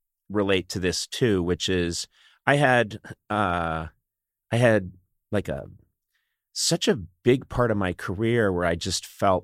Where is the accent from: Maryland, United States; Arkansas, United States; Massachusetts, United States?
Massachusetts, United States; Brookline; But I go back and see my folks, and it's the same house I grew up in Brookline.